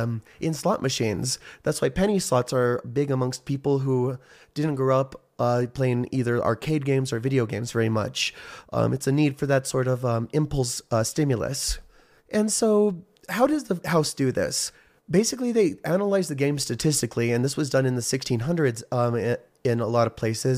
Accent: New Mexico, United States; the lottery in my home state of New Mexico, which I still reside in, is used for a scholarship.

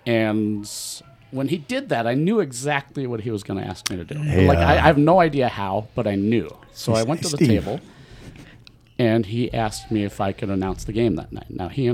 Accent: Las Vegas, Nevada, United States; also born or lived in South Pasadena; I grew up here in Las Vegas. My mom and dad moved here from South Pasadena just before I turned 5, just before I started kindergarten. Went to school K through 12 here in CCSD, graduated from Bonanza High School, 1989

